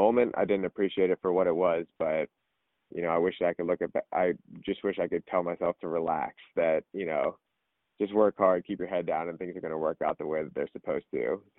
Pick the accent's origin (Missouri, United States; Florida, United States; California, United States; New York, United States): Florida, United States; Tampa; I got to do it in front of my hometown. I got to, you know, win a championship for Tampa and kind of help the club grow.